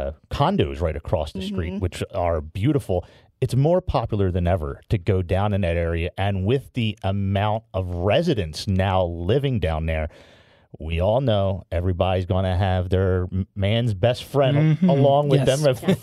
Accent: Philadelphia, Pennsylvania, United States; And then to mosey back over to my hometown, Philadelphia.

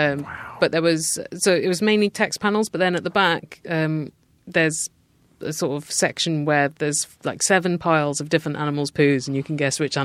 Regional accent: United Kingdom; it was free to me as a British person.

